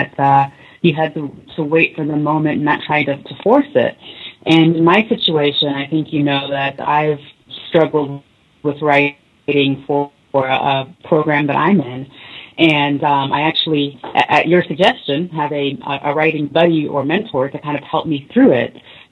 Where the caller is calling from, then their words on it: Houston, Texas, United States; I'm calling from Houston, Texas.